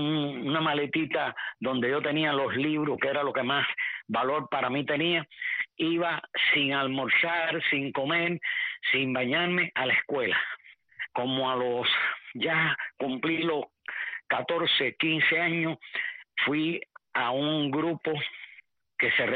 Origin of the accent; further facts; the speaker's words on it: Cuba; born there; Mira, nací en Cuba.